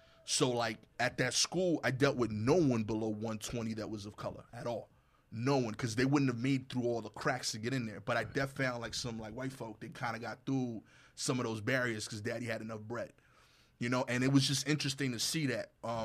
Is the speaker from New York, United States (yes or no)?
yes; New York, United States; One, when I grew up in Eastern New York, there were nice cars.